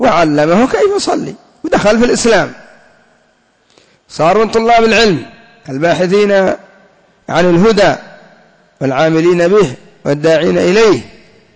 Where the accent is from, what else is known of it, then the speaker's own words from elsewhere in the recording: Yemen; وعندنا في اليمن الآن دعوة إلى الرفض من قبل الحوثيين